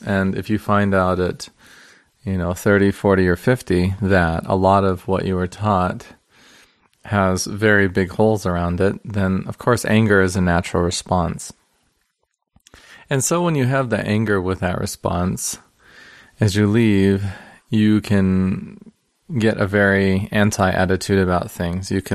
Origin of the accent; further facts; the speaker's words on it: Ogden, Utah, United States; born there; also born or lived in Salt Lake City; because I recently came back to Salt Lake, and I was born in Ogden originally, after living abroad for 15 years.